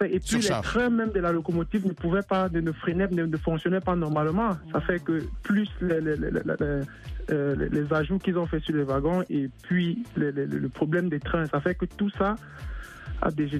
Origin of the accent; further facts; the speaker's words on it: Cameroon; now in London, United Kingdom; Oui, je suis camerounais d'origine et de nationalité.